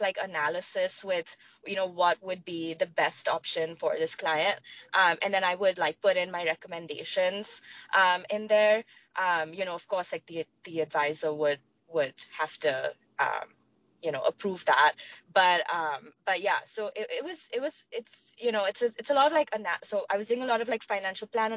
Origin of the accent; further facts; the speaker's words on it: Mumbai, Maharashtra, India; now in United States; I'm actually from Mumbai, India, but the way I got up here, it's a long winding story.